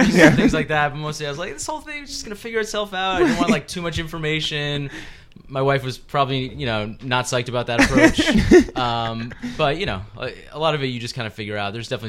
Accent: Brentwood, New Hampshire, United States; A little town called Brentwood, New Hampshire. It's like 2,000 people, very small country town, right next to Exeter, New Hampshire, slightly more famous.

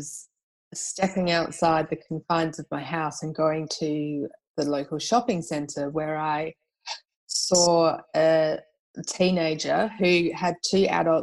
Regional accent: Perth, Western Australia, Australia; And I did 50 of them and hid them around, my hometown of Perth, and I flew to Adelaide and left them on the plane.

